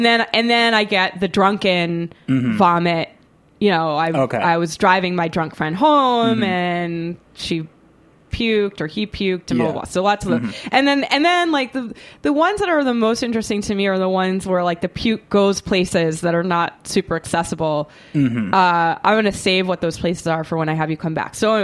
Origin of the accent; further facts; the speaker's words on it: Boston, Massachusetts, United States; I'm from Boston.